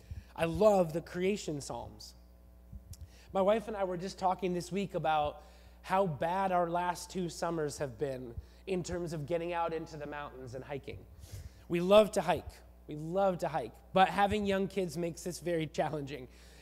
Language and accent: English; Vancouver, British Columbia, Canada; See, I grew up here. I grew up in Greater Vancouver, and I grew up completely taking the beauty of this region for granted.